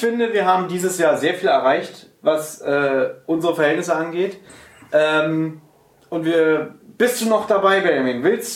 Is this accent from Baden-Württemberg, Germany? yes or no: no; Berlin, Germany; wir sind ja Berliner, wir leben ja in Berlin.